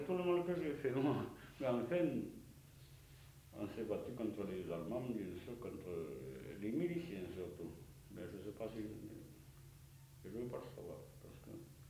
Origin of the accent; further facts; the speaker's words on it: Nouvelle-Aquitaine, France; accent: Limousin patois; Enfin, je chante dans mon patois limousin